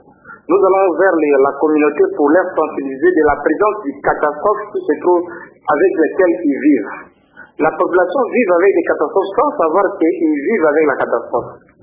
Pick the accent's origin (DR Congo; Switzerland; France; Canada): DR Congo; Boma, Kongo Central; parce que je viens moi-même de Boma